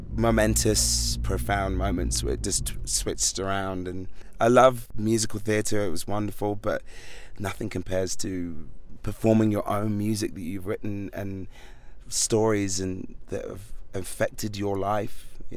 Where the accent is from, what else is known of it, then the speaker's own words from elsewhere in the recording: London, United Kingdom; now in Los Angeles, United States; So I was living and born and raised in London, making music